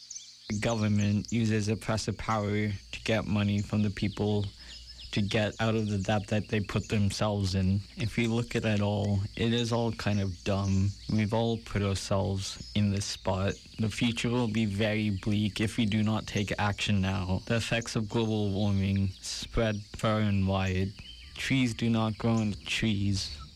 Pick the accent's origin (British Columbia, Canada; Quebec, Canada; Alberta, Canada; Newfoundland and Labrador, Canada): British Columbia, Canada; I am from the Heltsk Nation.